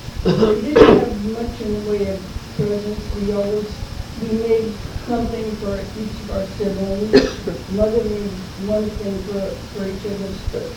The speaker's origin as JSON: {"language": "English", "town": "Seattle", "region": "Washington", "country": "United States", "tie": "born or raised there", "said": "I grew up in Seattle, next to the last of my mother's family."}